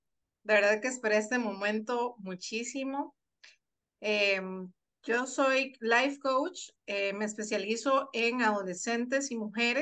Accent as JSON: {"language": "Spanish", "country": "Costa Rica", "said": "Soy mamá, esposa, soy costarricense"}